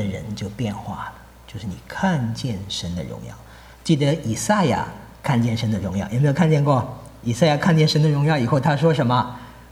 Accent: China; 我们中国人又求智慧又求神迹，因为我们有很多知识嘛

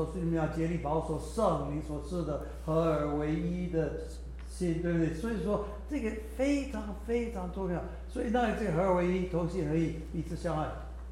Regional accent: Taiwan; accent: Taiwanese Mandarin; OK， 呀，就是我们台湾国语乱高兴。

